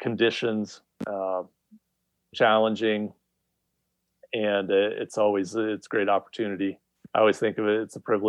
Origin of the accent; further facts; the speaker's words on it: Midwest, United States; also born or lived in South; I grew up in the Midwest and the South.